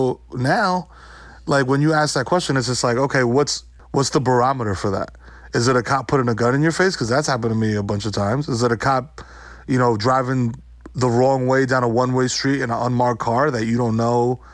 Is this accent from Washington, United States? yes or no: no; New York City, New York, United States; like I said, growing up in New York City, you see it so much.